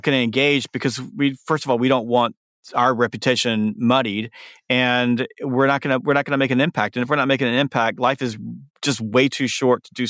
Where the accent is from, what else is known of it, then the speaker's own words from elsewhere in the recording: the South, United States; and I'm from the South, that's why this was a long answer.